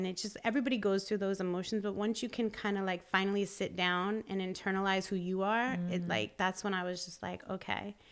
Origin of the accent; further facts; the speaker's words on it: New York, United States; I came from New York, and the hustle is like men are hustlers out there, right?